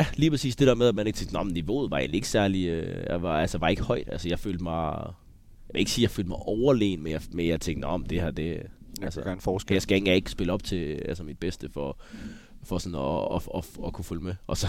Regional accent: Viborg, Central Denmark Region, Denmark; born there; Jamen først og fremmest, så er det jo min fødeby.

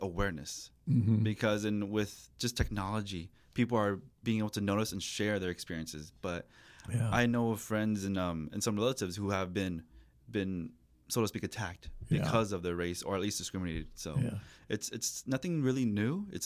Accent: Hayward, California, United States; I grew up in Hayward, and so

